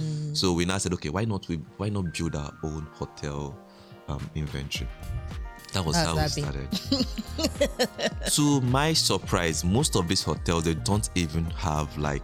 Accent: South East, Nigeria; Growing up in the Igbo culture. You can't say you are out of that.

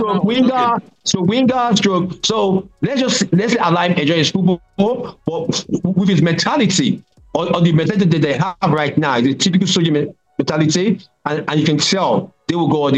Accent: Nigeria; also born or lived in London, United Kingdom; I even though I was born in London, I came to Nigeria. So growing up

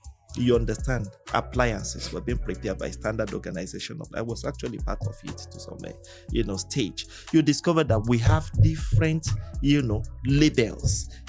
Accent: Nigeria; maybe that's why I love being a Nigerian.

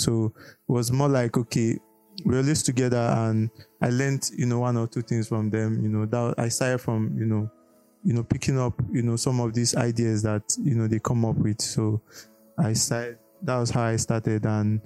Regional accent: Kogi, Nigeria; I'm from Kogi State.

